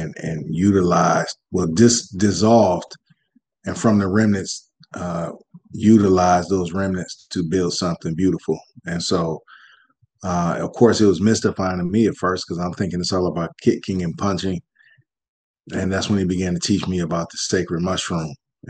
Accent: Detroit, Michigan, United States; from Detroit, Michigan. Born and raised here

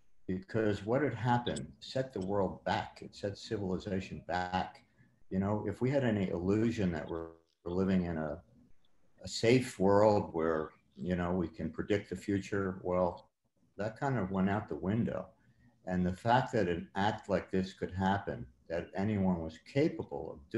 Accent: New York, United States; I'm a New Yorker

